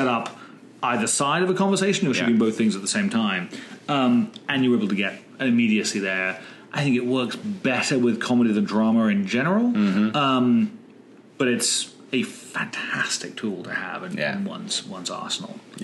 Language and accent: English; United Kingdom; I'm British. What do we know?